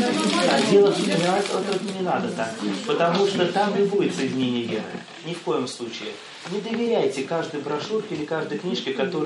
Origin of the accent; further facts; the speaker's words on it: Latvia; now in Russia; Я сам из Латвии.